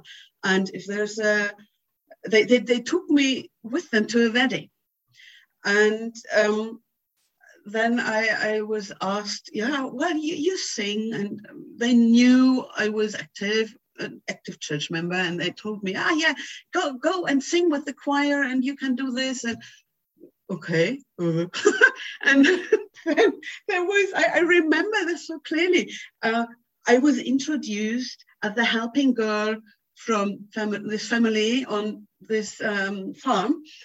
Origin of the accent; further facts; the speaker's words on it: Cologne, North Rhine-Westphalia, Germany; I'm from Cologne in Germany, which is a city with 1 million inhabitants. And there are no cows and tractors in my neighborhood.